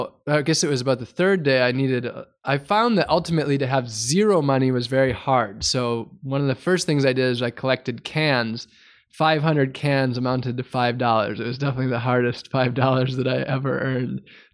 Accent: United States; As an American, generally the idea is don't depend on anyone else for anything, be independent, earn everything.

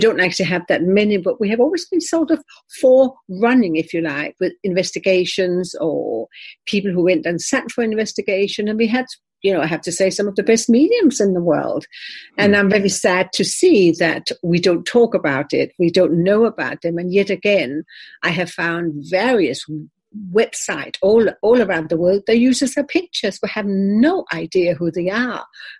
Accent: Denmark; now in United Kingdom; I'm from Denmark, partly Norwegian.

